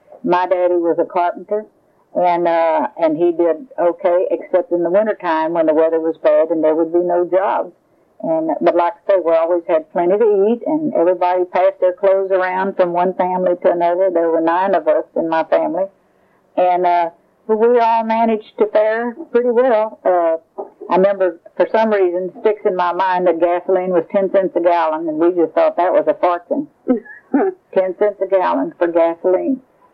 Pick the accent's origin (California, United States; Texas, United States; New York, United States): Texas, United States; born there; I was born on November the 25th in 1924 in Lavaca County.